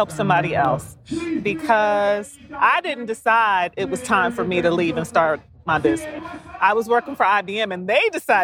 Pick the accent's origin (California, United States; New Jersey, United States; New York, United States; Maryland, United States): New Jersey, United States; because I'm from New Jersey.